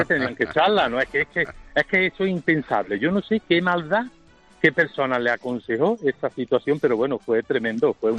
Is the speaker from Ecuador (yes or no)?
no; Córdoba, Andalusia, Spain; somos de Córdoba